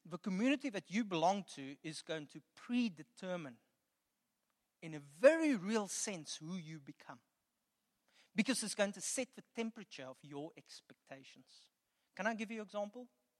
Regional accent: Kimberley, Northern Cape, South Africa; born there; I wasn't born there. I was born in Kimberley.

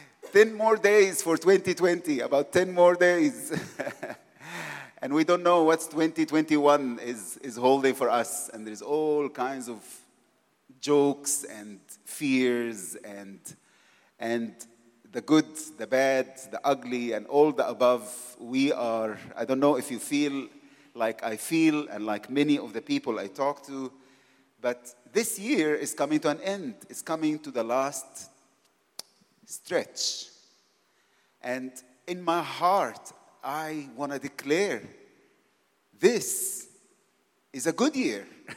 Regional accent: Cairo, Cairo Governorate, Egypt; because she's from the Cape and I'm from Cairo

